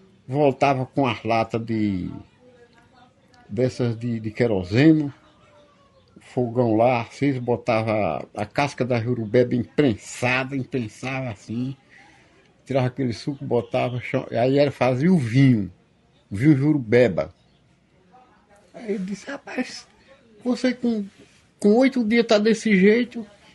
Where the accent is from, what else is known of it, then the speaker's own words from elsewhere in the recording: Pindobaçu, Bahia, Brazil; also born or lived in Campo Formoso; eu sou de Campo Formoso, nasci em Campo Formoso, ali na Tiquara, mas fui criado mais no Pindobaçu. E com 18 anos e pouco, eu já conhecia metade da Bahia.